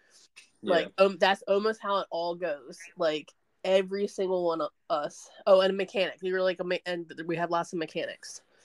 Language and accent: English; Baltimore, Maryland, United States; Because even though I grew up in Baltimore, like, my grandmother and them, like, her family, they all were from, like, Iowa, and they all lived on a farm.